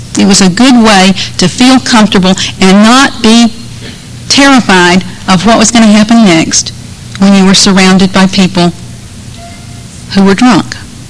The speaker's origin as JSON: {"language": "English", "town": "Birmingham", "region": "Alabama", "country": "United States", "tie": "born or raised there", "also_born_or_lived": "Tallahassee, Florida", "moved": "as an adult", "said": "I moved from Birmingham, Alabama, where I was born and grew up, to Tallahassee, Florida."}